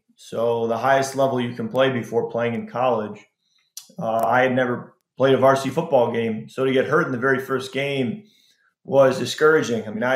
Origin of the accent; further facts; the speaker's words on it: Illinois, United States; So I grew up in the Chicago suburbs, and the Chicago Bears were the team that we all followed.